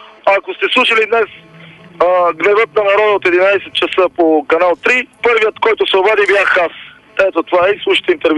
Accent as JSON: {"language": "Bulgarian", "town": "Balsha", "region": "Sofia City", "country": "Bulgaria", "said": "съм от Балша, от село Балша."}